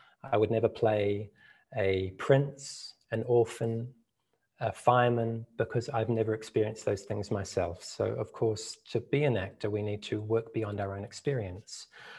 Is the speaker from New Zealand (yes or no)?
yes; New Zealand; Welcome and greetings to you all from my home country, Aotearoa, New Zealand. It's 9 o'clock at night here